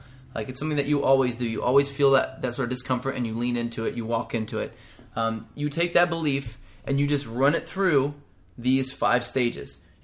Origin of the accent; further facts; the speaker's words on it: the South, United States; I'm from the South, too. I can say that sort of thing.